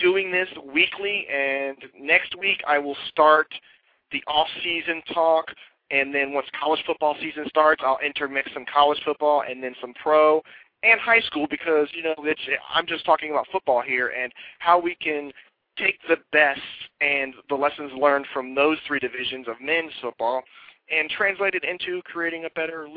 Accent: East Coast, United States; I'm from the East Coast, and I know football's bigger over there.

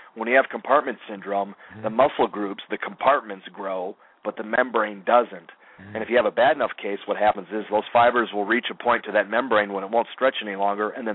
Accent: Chicago, Illinois, United States; But just looking back on it, I grew up in Chicago.

